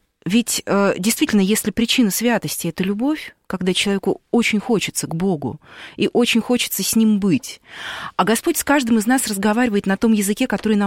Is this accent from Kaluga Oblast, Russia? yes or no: yes; Kaluga Oblast, Russia; вот я же родом из Калужской области.